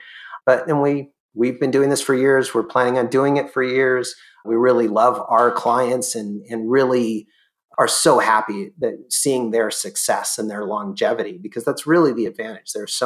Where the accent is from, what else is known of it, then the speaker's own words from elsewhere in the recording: California, United States; I grew up near Disneyland